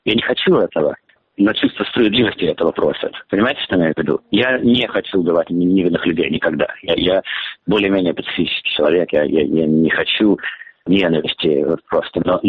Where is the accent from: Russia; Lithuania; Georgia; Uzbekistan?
Russia; Moscow; moved away; Я как человек из Москвы, не то, что соответствуюсь, но да, все-таки я родился в Москве, я там вырос, и как бы моя бывшая родина